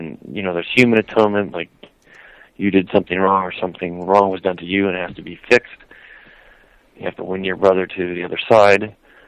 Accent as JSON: {"language": "English", "region": "Ohio", "country": "United States", "tie": "born or raised there", "said": "turned out they were from my hometown church, 2,500 miles away in Ohio."}